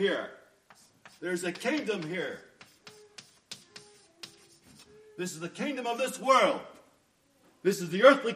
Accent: Costa Rica; I can't hide the fact that I'm from Costa Rica.

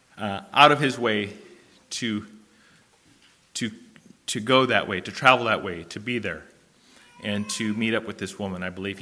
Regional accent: Oregon, United States; I am from Oregon, for those of you who don't know

